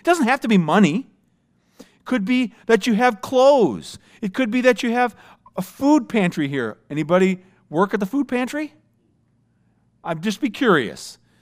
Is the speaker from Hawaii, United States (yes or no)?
no; Minnesota, United States; Okay, I'm from Minnesota. We don't have vines. They freeze, all right?